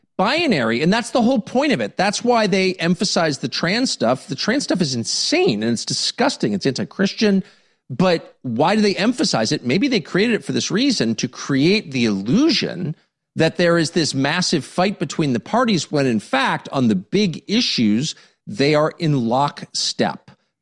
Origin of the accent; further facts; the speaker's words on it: United States; Because I'm an American and I want what's best for my country.